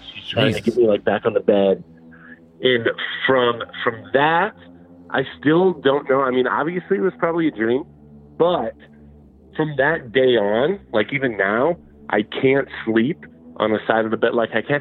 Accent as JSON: {"language": "English", "town": "Las Vegas", "region": "Nevada", "country": "United States", "said": "I'm from Vegas."}